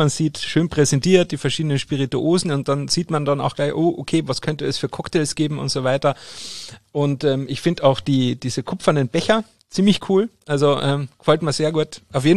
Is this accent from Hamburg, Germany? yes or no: no; Bavaria, Germany